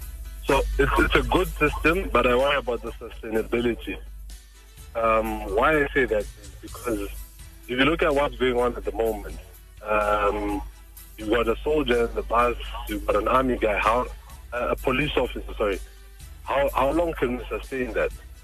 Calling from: Harare, Zimbabwe; I'm calling from Harare.

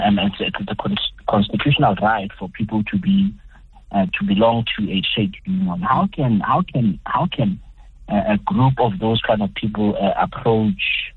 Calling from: Johannesburg, Gauteng, South Africa; I'm calling from Joburg.

